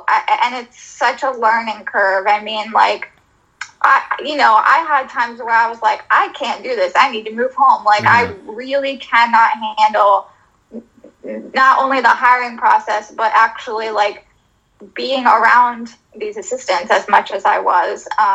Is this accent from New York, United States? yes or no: no; Florida, United States; now in Philadelphia, United States; I'm originally from Florida.